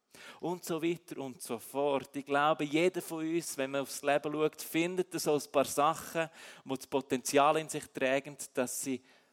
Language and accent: German; Switzerland; Und auch als Schweizer ist es nicht mein Grundrecht